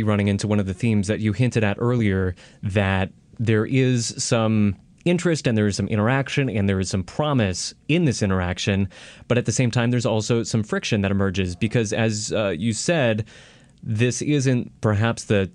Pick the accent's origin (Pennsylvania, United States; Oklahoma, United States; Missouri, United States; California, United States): California, United States; Milpitas; I'm from Milpitas. I never had that problem.